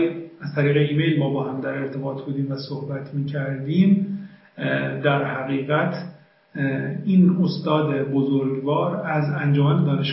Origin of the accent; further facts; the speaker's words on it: Iran; now in United States; من حق ندارم به عنوان یک ایرانی در این رشته درس بخونم.